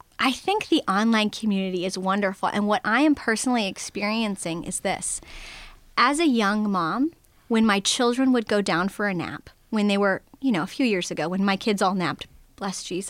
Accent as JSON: {"language": "English", "town": "Oklahoma City", "region": "Oklahoma", "country": "United States", "said": "I am originally from Oklahoma City, and I honestly thought I was going to marry a pastor"}